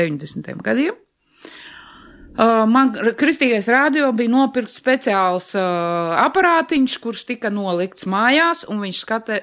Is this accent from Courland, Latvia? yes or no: no; Kurmene, Bauska Municipality, Latvia; Es esmu dzimusi un augusi aiz Krauklē, tas ir bijušā Stučka, un uzaugu es Kurmenes pagastā, tas bija Bauskas rajons, tagad viņš ir Valles pagasts. Dziļos mežos, es esmu piedzimusi daudz bērnu ģimenei, es vecākā no meitām